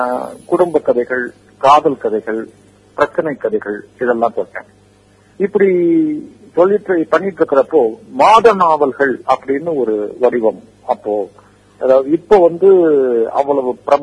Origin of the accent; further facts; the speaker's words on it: Pattukkottai, Tamil Nadu, India; பட்டுக்கோட்டைன்றது தான் என்னுடைய சொந்த ஊர், நான் பிறந்து வளர்ந்து படித்த ஊர்.